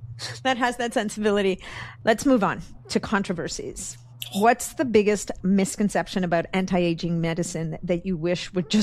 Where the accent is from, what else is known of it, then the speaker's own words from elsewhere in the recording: Canada; I'm a Canadian. I'm going to be neutral, but just not going to go there.